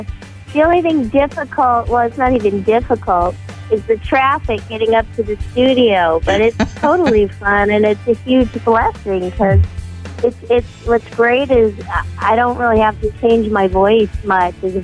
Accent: California, United States; Our attitudes, the way we think and act is pretty similar. We're both from California.

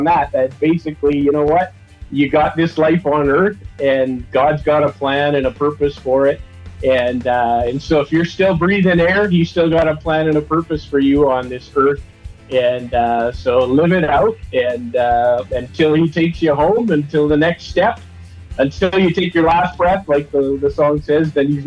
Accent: Saskatchewan, Canada; Well, I'm from Saskatchewan. I live in Regina. Was born into a musical family.

